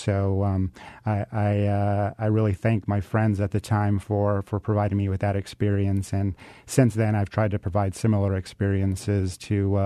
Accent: Silver City, New Mexico, United States; that experience growing up in Silver City, you know, must have led me to pursue a career in conservation.

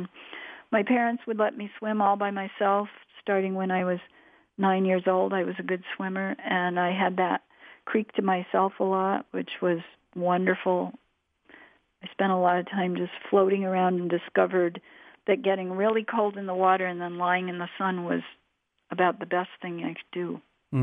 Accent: Ithaca, New York, United States; And I grew up right near Cornell University because my father was a professor there.

